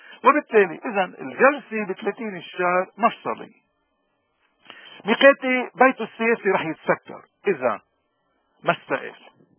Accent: Lebanon; نحن بدنا نشكر ربنا انه نحن لبنانيين

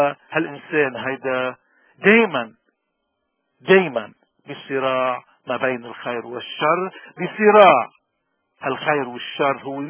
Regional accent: Lebanon; كلبنانيين نحن اليوم بلدنا عم بمر بظروف كتير صعبة.

